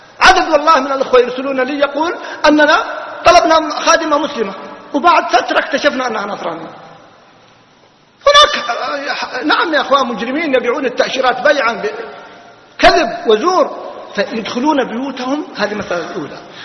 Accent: Riyadh, Riyadh Province, Saudi Arabia; مشهور عندنا بالرياض

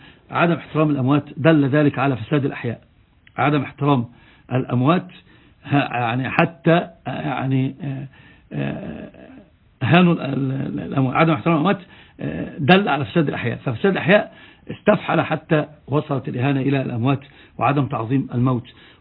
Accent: Egypt; إن نراها واقع عين عندنا في مصر على الأقل

